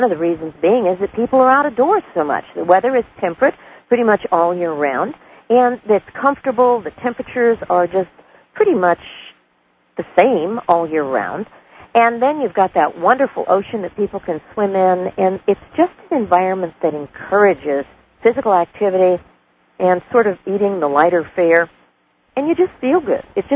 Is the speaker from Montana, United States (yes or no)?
no; California, United States; I remember when I was growing up in California, the beach was always the main destination for just about everybody.